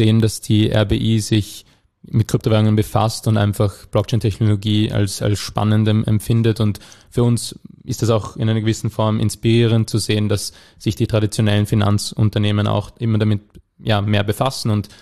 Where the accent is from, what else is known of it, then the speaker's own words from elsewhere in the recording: Vienna, Austria; und ich auch als Wiener, dann war das naheliegend, dann gleich in Wien die Firma umzusiedeln